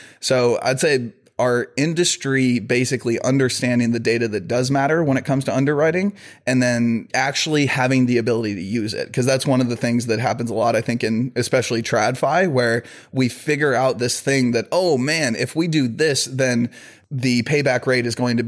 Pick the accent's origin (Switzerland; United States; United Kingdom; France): United States; Kansas City; So I'm from Kansas City, payday loan capital of, I always say payday loan capital of the world.